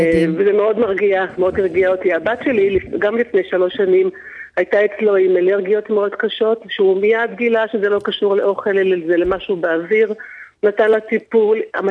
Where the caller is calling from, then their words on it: Central Israel, Israel; שלום, אני מדברת ממרכז הארץ.